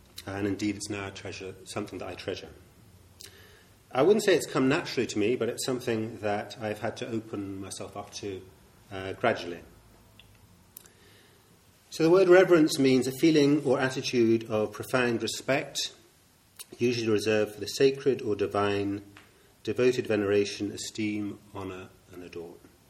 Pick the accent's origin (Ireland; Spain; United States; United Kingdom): Ireland; My background is I come from Ireland. You might not think that, but I do. And I'm from the Church of Ireland, at least my parents are involved in.